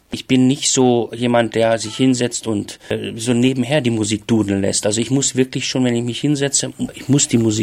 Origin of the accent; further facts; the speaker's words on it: Rhineland, Germany; Das muss ich als Rheinländer wirklich auch so anerkennen.